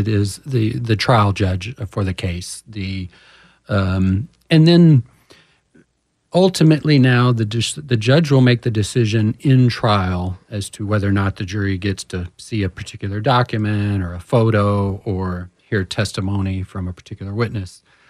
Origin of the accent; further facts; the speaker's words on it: Houston, Texas, United States; So I'm from Houston originally. After high school, I joined the Army.